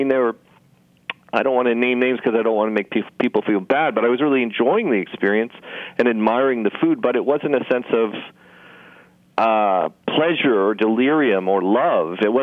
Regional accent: Los Angeles, California, United States; now in New York, United States; I grew up in Los Angeles. I have friends from California coming to New York all the time

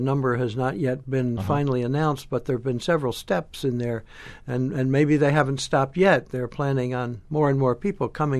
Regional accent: Montclair, New Jersey, United States; also born or lived in Illinois; No, I was born in Illinois, but at the age of two, my family moved to New Jersey, and I grew up in Montclair, New Jersey, went to public schools there and to high school there.

